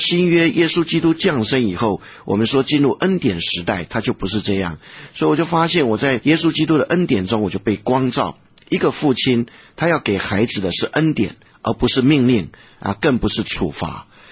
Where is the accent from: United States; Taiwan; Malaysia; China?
China; 因为我们中国人都是望子成龙望女成凤嘛。